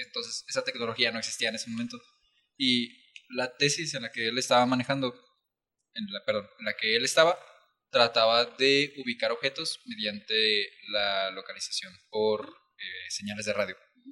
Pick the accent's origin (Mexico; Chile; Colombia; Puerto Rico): Mexico; Chihuahua; also born or lived in Jalisco; Yo nací en Jalisco. ¿Sí? Y a los pocos meses me mudé a Chihuahua, Chihuahua capital.